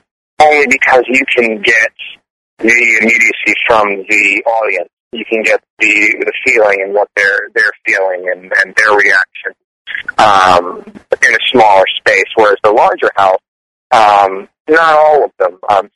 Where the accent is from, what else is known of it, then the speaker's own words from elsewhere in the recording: Petersburg, Virginia, United States; I grew up in Petersburg, Virginia, and okay.